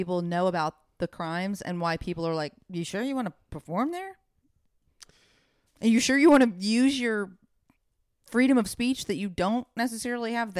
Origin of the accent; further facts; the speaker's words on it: United States; No, as an American, that's kind of like the tricky part of it, right?